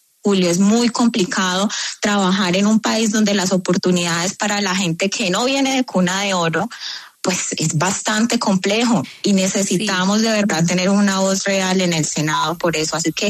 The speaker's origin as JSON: {"language": "Spanish", "town": "Cali", "region": "Valle del Cauca", "country": "Colombia", "tie": "born there", "said": "Nací en la ciudad de Cali, pero resulta que mis raíces son del Chocó. Desde muy pequeña fui a conocer toda mi cultura y todas mis raíces del Pacífico colombiano, nacida en Cali."}